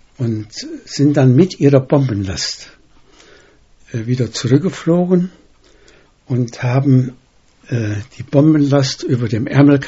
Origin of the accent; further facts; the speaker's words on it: Eiserfeld, North Rhine-Westphalia, Germany; Ich habe den Angriff hier in Eiserfeld, meinem Heimatort, erlebt.